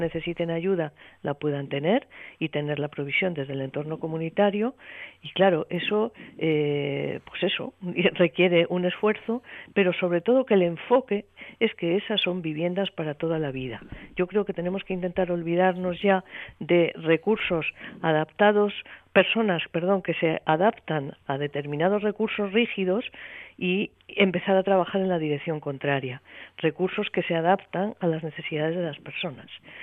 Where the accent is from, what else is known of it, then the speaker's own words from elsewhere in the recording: Asturias, Spain; ya sabéis que Asturias es mi tierra.